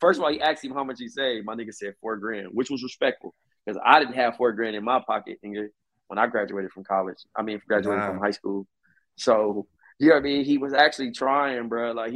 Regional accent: Compton, California, United States; And it's funny because being American, especially African American, you would think, especially me growing up, right? I'm from Compton.

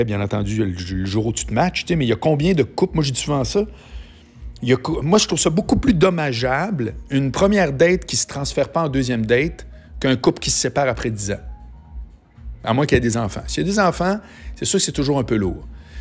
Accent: Charlesbourg, Quebec, Canada; je prenais l'autobus, là, si je me souviens bien, c'était la 39, qui passait pas loin de chez moi à Charlebourg

